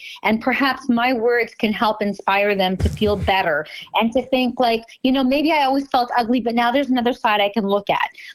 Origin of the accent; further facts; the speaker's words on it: Montreal, Quebec, Canada; moved away as an adult; now in United States; So I grew up in Montreal, Canada. I lived there my whole entire life.